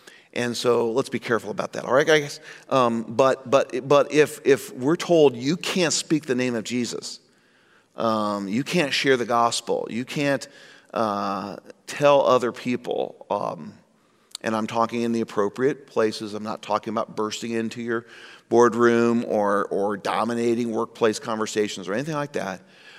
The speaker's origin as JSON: {"language": "English", "country": "United States", "said": "I'm not in my home country, the United States, and I have to follow their rules."}